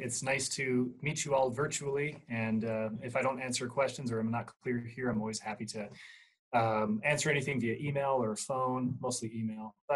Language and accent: English; Canada; I'm originally Canadian. And at the time that I was applying for graduate school, I was living in Northern Canada.